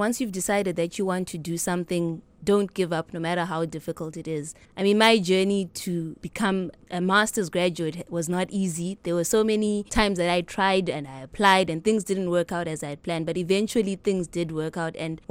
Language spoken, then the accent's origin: English; Kwekwe, Midlands, Zimbabwe; born or raised there